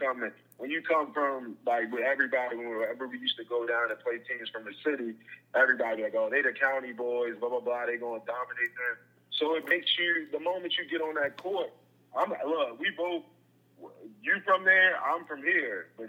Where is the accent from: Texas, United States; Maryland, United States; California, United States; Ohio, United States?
Maryland, United States; Edgewood; now in Baltimore, United States; I don't know why I said I'm from Baltimore. I live in Baltimore. I'm from Edgewood, Maryland.